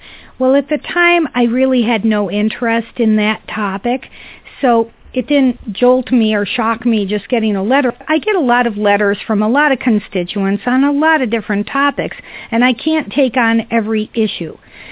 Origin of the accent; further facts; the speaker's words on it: Boston, Massachusetts, United States; So you went to Harvard, and I'm very familiar with Harvard because I grew up in Boston